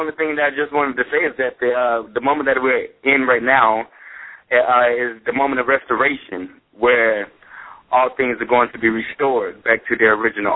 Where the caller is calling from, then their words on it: North Carolina, United States; I'm calling from North Carolina.